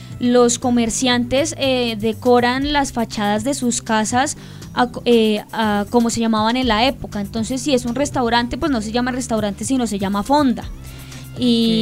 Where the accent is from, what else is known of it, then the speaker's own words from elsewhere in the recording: Puente Nacional, Santander, Colombia; yo soy santandereana, vengo precisamente de Puente Nacional Santander